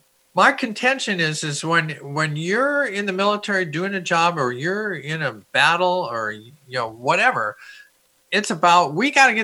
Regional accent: Minneapolis, Minnesota, United States; Well, I grew up in Minneapolis, and so all of a sudden I'm in the military

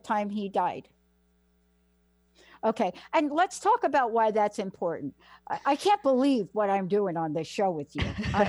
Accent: Bronx, New York, United States; I'm a girl from the Bronx.

